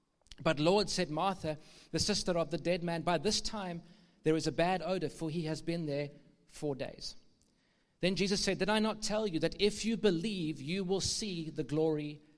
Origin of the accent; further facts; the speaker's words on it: Cape Town, Western Cape, South Africa; But I'm originally from Cape Town